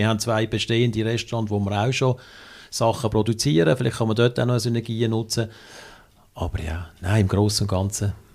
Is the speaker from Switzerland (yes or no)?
yes; Basel, Switzerland; wir sind beide hier in der Region Basel aufgewachsen, eigentlich das Leben lang hier gelebt, mit kurzen Unterbrüchen.